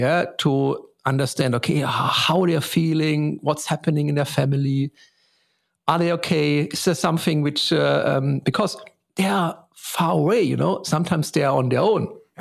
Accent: East Germany, Germany; When I grew up, I mean, I grew up in East Germany, you know, and we didn't even have a phone at home.

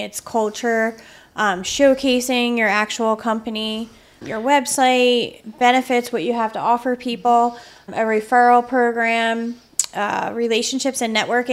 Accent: Philadelphia, Pennsylvania, United States; Yes, we are from Philly, and we love the Eagles and the Phillies.

